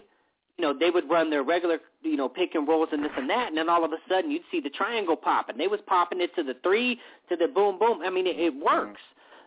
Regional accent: Riverside, California, United States; Reggie Miller's from Riverside, my hometown.

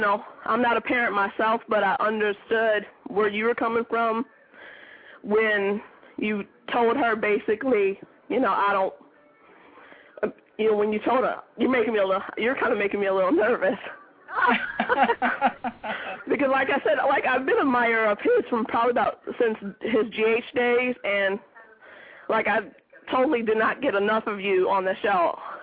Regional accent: Michigan, United States; I'm originally from Michigan, but it's a beautiful place there, so.

